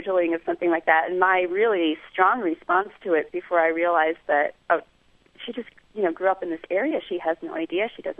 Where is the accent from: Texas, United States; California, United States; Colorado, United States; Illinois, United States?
Illinois, United States; My husband's from New Jersey, and I'm from the Chicago suburbs. And we find ourselves now in a town of about 1,000 people